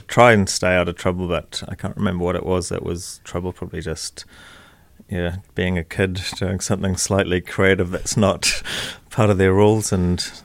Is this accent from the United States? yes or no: no; Wales, United Kingdom; moved away; I've got a little bit of a mixed background. Born in Wales. Mum's Indian, dad's Welsh. So yeah, grew up in Wales way back.